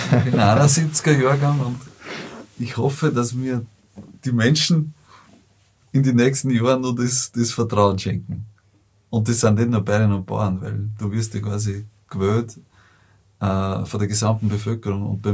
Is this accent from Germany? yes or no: no; Lower Austria, Austria; wo ich herkomme, westliches Niederösterreich, Wahlkreis Mostviertel